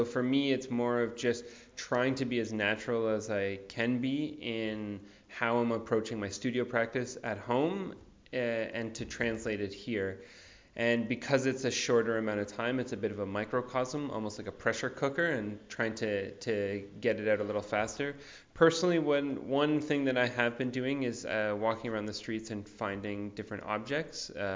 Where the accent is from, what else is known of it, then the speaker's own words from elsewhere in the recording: Toronto, Ontario, Canada; now in New York, United States; I'm originally from Canada, Toronto, Canada, but I'm living in New York right now for about 5 years. And I'm in Berlin for this amazing Urban Nation residency program.